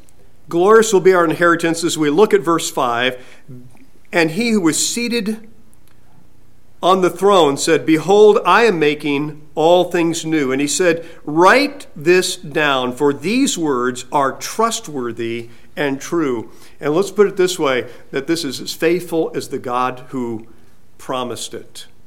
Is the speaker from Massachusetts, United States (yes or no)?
no; California, United States; growing up in California, sometimes when company would come from Indiana or out in the Midwest, we would take them to Hearst Castle.